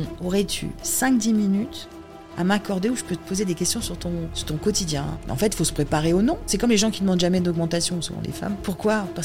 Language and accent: French; France; moved away; Je suis une Française qui vit loin de son pays depuis 27 ans.